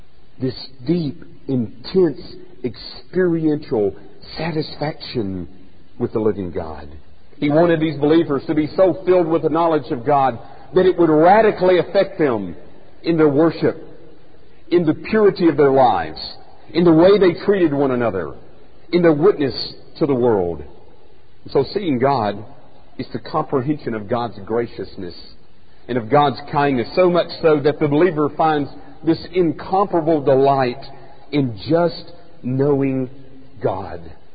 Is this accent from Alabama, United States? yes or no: yes; Alabama, United States; Now, I grew up in North Alabama.